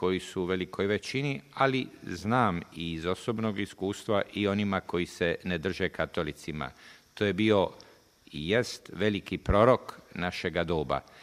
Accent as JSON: {"language": "Croatian", "town": "Split", "region": "Split-Dalmatia County", "country": "Croatia", "said": "Mogu, evo, i kao Splićanin istaknuti njegov pohod Splitu"}